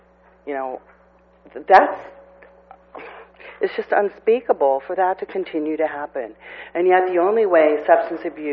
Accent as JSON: {"language": "English", "town": "Cambria", "region": "California", "country": "United States", "said": "I'm from Cambria."}